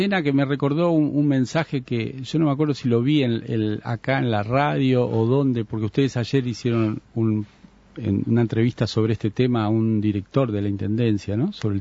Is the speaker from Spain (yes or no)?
no; Montevideo, Uruguay; yo nací en Malvin y fui hasta mis 13, 14 años, yo qué sé, desde octubre hasta marzo, abril, a la playa en Malvin.